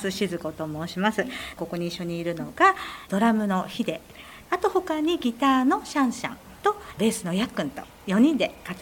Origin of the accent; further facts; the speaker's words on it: Enoshima, Kanagawa, Japan; 私は江ノ島出身というのもあって、もともとすごくその芸能活動がお祭りだったり、そういう活動が盛んな地域だったんですね。